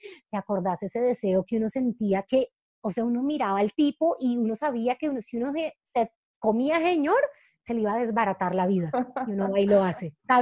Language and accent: Spanish; Cali, Valle del Cauca, Colombia; now in Bogotá, Colombia; yo soy caleña y Cali es una ciudad que es súper importante para mí